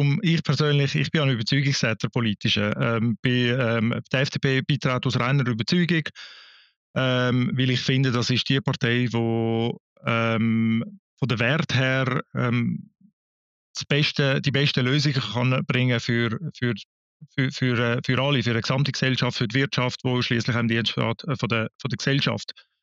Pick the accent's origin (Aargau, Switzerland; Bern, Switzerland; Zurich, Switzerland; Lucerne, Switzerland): Zurich, Switzerland; Zürich; Ich bin ja selber Zweitgenerationler. Ich bin als Baby erst in die Schweiz gekommen, aufgewachsen, Zürich ist aber meine Heimat